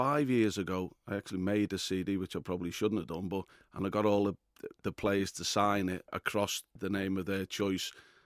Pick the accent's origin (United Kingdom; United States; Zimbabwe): United Kingdom; Woodchurch, North West England; I was born in St Catherine's Hospital, and most of my young life I was on the Woodchurch. I went to Woodchurch High School